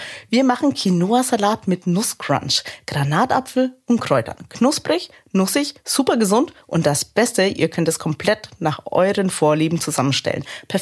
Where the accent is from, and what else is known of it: Bavaria, Germany